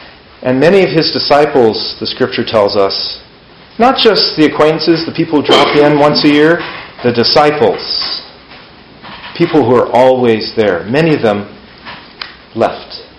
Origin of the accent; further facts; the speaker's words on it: Berkeley, California, United States; And then I do remember where I grew up in Berkeley, and my mother at some point had to sell that house.